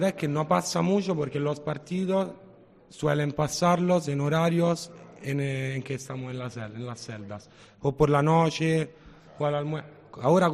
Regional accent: Rome, Lazio, Italy; Spanish is a second language; now in Spain

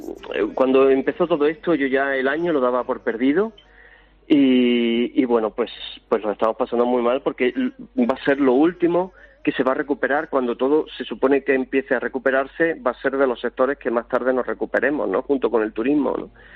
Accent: Motril, Andalusia, Spain; now in Granada, Spain; No, estoy en Granada, soy de Motril pero vivo en Granada.

